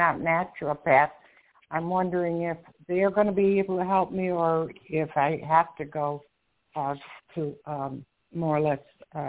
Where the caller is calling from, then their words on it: Florida, United States; I'm calling from Florida.